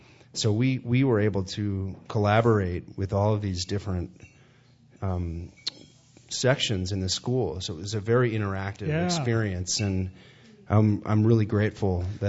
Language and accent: English; Lake Forest, Illinois, United States; I did. I grew up in the North Shore